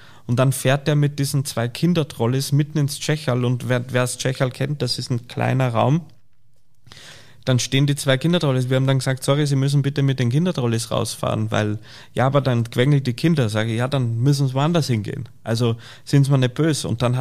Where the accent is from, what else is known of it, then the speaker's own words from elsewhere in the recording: Austria; now in Munich, Germany; Ich hätte nie dran gedacht, dass ich irgendwann mal nach Deutschland gehe